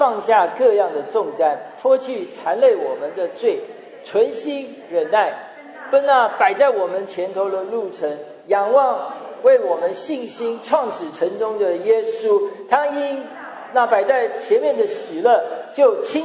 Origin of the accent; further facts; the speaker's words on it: Taiwan; 他跟我们台湾人没有什么关系